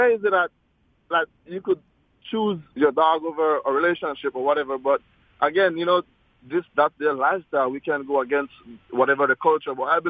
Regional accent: Belize; now in United States; I'm from the Caribbean. I'm from Belize, Central America, you know what I'm saying? And I grew up with 16 dogs, man

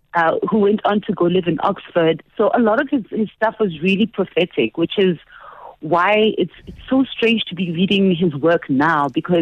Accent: South Africa; And I feel a little bit upset as a South African, because we never got to even taste our freedom, you know?

